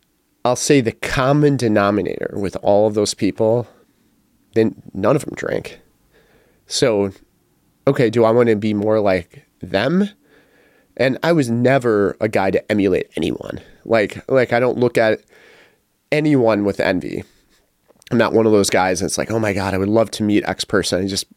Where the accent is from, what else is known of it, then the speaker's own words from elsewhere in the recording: Calumet City, Illinois, United States; I grew up in Calumet City in the south side of Chicago, east side, the southeast side.